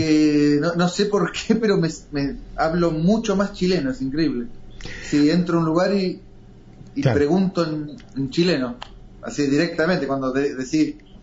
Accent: Argentina; y como buen argentino, o sos bueno para el fútbol o para los asados

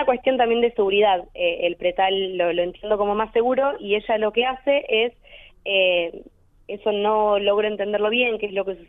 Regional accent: Pergamino, Buenos Aires Province, Argentina; Soy de la ciudad de Pergamino, provincia de Buenos Aires.

